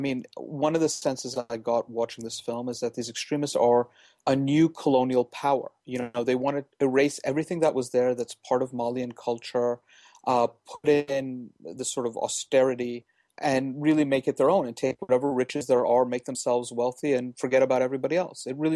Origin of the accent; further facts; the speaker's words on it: United States; And it really, as an American, it reminded me of the scene in Bambi where Bambi's mother gets shot.